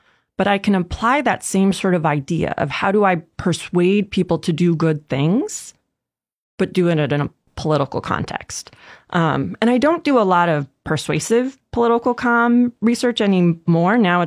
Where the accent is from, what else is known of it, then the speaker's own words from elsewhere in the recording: Washington, United States; So, again, I grew up in Washington State. I love the mountains.